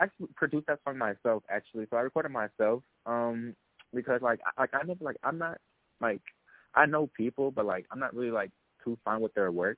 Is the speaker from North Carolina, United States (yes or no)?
yes; Charlotte, North Carolina, United States; I was raised and born in Charlotte, North Carolina.